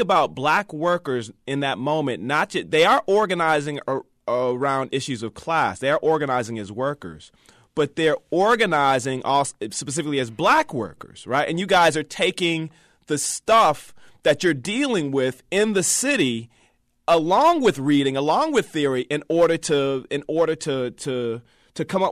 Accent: Detroit, Michigan, United States; I'm from Detroit too.

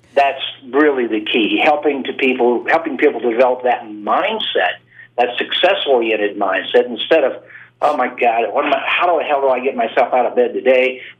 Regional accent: West Virginia, United States; Well, my academics are from the University of New Mexico and Glendale State College, where I grew up in West Virginia

